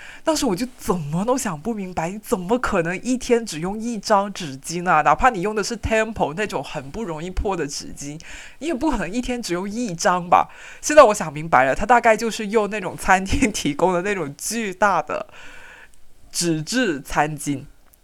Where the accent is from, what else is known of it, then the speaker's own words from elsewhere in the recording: Guangdong, China; 然后我们广东人很精明的